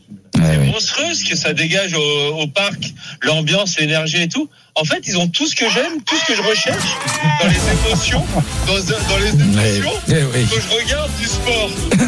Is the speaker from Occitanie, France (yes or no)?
no; Bourg-en-Bresse, Auvergne-Rhône-Alpes, France; born there; now in Boulogne-Billancourt, France; Moi, je suis né à Bourg-en-Bresse, la préfecture du 01.